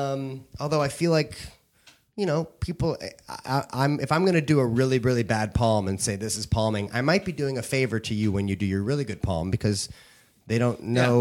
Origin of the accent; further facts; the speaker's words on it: St. Louis, Missouri, United States; growing up in St. Louis, I used to do this show at this little summer community that my family had a cottage at.